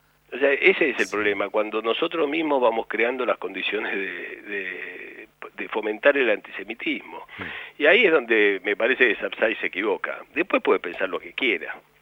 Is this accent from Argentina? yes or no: yes; Argentina; ¿Por qué no me permiten a mí también ser un argentino 100%?